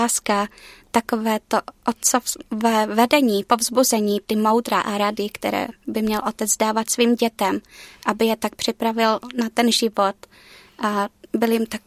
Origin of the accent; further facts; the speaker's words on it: Dolní Dunajovice, South Moravian Region, Czechia; accent: South Moravian; Přijela jsem z Dolních Donávic, jižní Morava, u Mikulova.